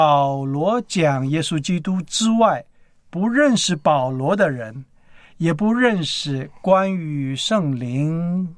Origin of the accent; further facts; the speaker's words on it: China; 我们中国人信了耶稣，我们还是自己的中国人